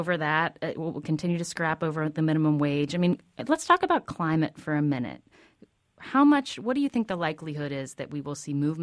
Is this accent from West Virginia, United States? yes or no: yes; West Virginia, United States; weekend about the open Senate seat in West Virginia, which is currently democratically held. That's my home state.